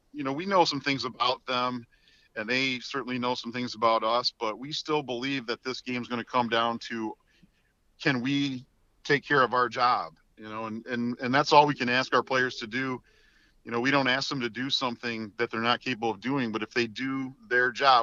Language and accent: English; Flushing, United States; You know, I grew up in Flushing, just up the road